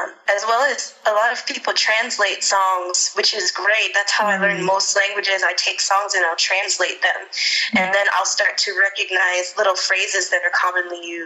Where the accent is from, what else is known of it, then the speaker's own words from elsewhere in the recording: St. Louis, Missouri, United States; So I grew up in St. Louis, Missouri.